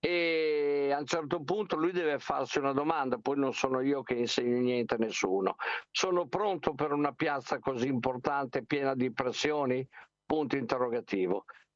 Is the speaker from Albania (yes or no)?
no; Turkey; anche se io sono turco.